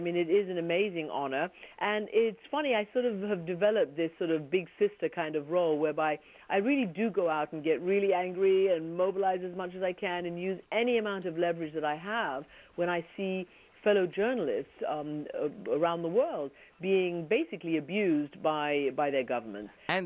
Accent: United Kingdom; moved away as an adult; now in United States; You know, I'm British. I came to the United States, went to university

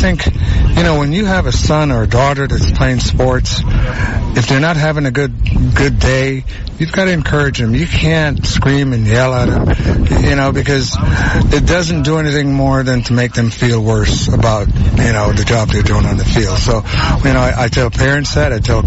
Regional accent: Panama; You know, as a young man growing up in Panama, I just didn't want to play anymore.

